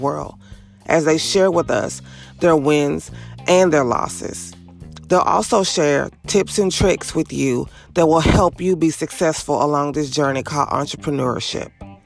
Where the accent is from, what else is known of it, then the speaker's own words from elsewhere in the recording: Alexandria, Louisiana, United States; And I'm from Louisiana myself. I'm from Alexandria, born and raised, honey.